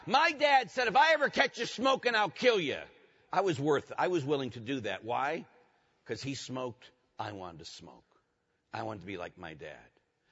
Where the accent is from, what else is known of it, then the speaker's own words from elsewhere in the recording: Pittsburgh, Pennsylvania, United States; as I was growing up in Pittsburgh